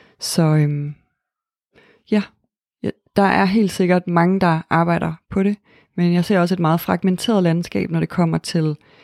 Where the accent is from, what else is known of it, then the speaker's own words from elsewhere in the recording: North Denmark Region, Denmark; moved away as an adult; now in Copenhagen, Denmark; jeg er 32 år. Jeg bruger hun-hende pronomener. Jeg er født og opvokset i Nordjylland, og så flyttede jeg til København for lige knap 12 år siden.